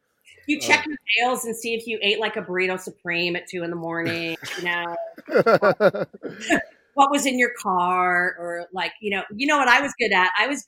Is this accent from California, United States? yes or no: yes; Los Angeles, California, United States; I came from a nice family, and I, you know, I grew up in Hancock Park, and I went to a private girls' school